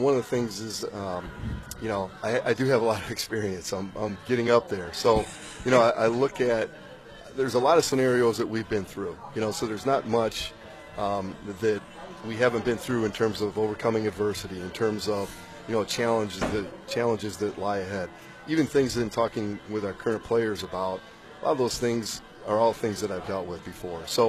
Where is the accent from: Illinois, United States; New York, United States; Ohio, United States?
Ohio, United States; Toledo; I grew up in the Toledo area or just north of Toledo.